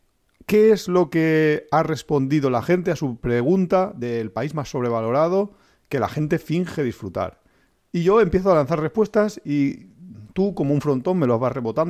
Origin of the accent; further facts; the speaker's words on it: Spain; Siendo español, incluso se disfruta a veces más viajando dentro de España.